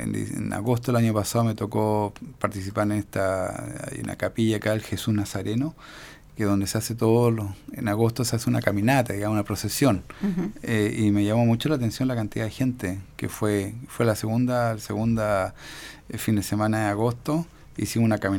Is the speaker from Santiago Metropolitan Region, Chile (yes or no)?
yes; Santiago, Santiago Metropolitan Region, Chile; Yo vengo de Santiago y, bueno, aquí vine a conocer Chiloé, imagínense.